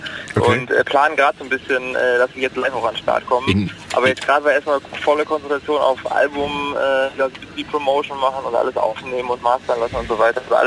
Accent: Siegen, North Rhine-Westphalia, Germany; also ich habe meine Kindheit so in Siegen verbracht

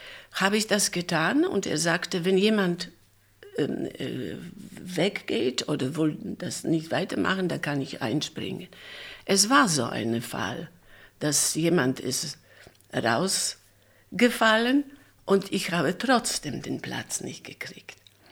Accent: Poland; German is a second language; Und ich komme aus Polen. Damals waren dann also ganz schlechte Zeiten.

